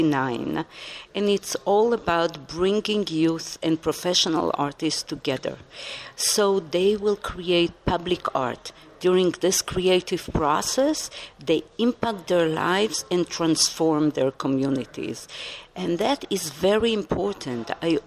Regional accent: Israel; moved away as an adult; also born or lived in Russia; now in United States; I come from the 3 troublemaking countries in the world. I was born in Russia, where I got the passionate Mama Earth, Mother Earth. I was raised in Israel, where you get the chutzpah. And now I'm already 39 years in America

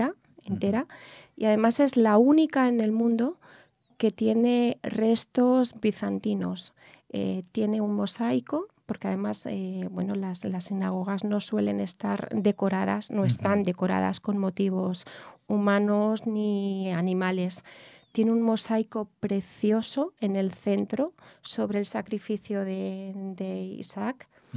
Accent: Spain; Y digo, no, soy española.

